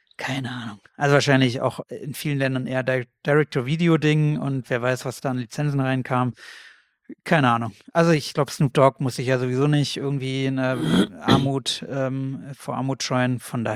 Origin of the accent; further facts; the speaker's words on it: Germany; Also ich musste natürlich erstmal über den Namen schmunzeln als Deutscher, ist klar, Penner, haha.